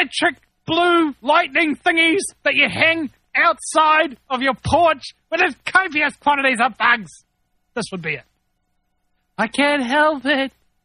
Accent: New Zealand; unlike many hosts on this network, I'm from New Zealand.

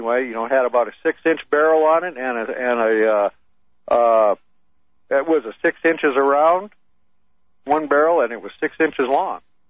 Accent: Minnesota, United States; I'm from Minnesota.

